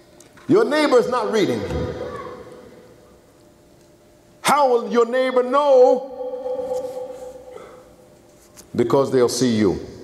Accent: Brooklyn, New York, United States; I grew up in Brooklyn, I'm an American.

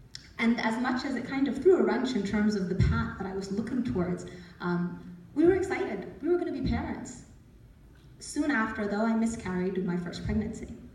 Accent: New Jersey, United States; trying to figure things out as we grew up in New Jersey, my sister and I.

